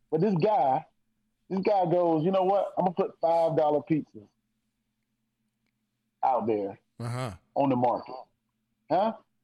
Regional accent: New Bern, North Carolina, United States; So guess what? Now I get New Bern. Now my hometown comes.

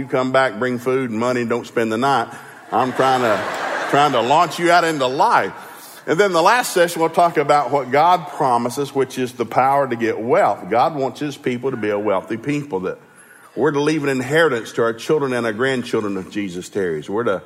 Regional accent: Ducktown, Tennessee, United States; also born or lived in Turtletown; as a kid growing up in Ducktown, Tennessee, I'm a native Southerner, and buddy, we were poor. We didn't have diddly. Lived in a little old log cabin the first year, 5 years of my life on in Turtletown, Tennessee

